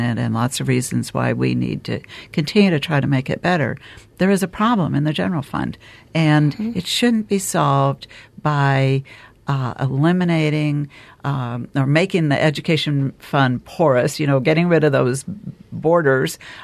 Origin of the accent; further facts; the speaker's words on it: Calais, Vermont, United States; my hometown of Calais is in a very difficult position in terms of the Act 46 process